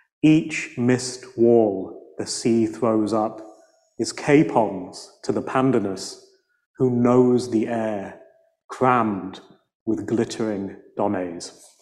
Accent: Leeds, Yorkshire and the Humber, United Kingdom; moved away as an adult; now in United States; I grew up in Leeds, so in West Yorkshire.

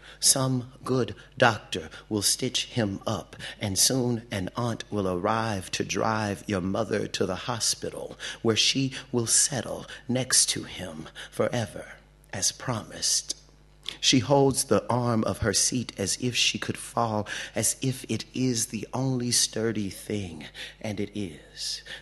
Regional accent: Louisiana, United States; now in Atlanta, United States; It's a word that's only predominantly, I should say, used in the American South where I'm from. I'm originally from Louisiana and I live in Atlanta, Georgia.

